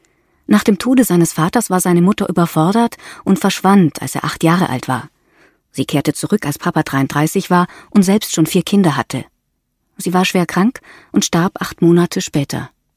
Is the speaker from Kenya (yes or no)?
yes; Maua, Kenya; Ich wuchs auf in der kleinen Region Maua im Osten Kenias, nahe bei Sirare an der Grenze zu Tansania.